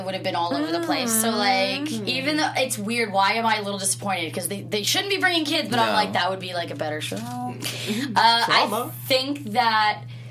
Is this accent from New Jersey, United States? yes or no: yes; Hamilton, New Jersey, United States; I'm literally from Hamilton. I went to Hamilton.